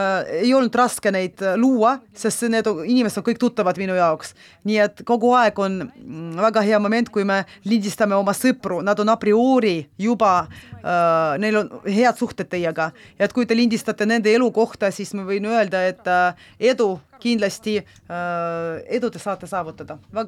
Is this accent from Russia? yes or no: yes; Kursk, Kursk Oblast, Russia; moved away as an adult; Ma töötasin Oriolis, aga ise ma olen Kurskist. Kurskis ma alustasin oma professionaalse tegevust ja pärast abielusin, läksin Orioli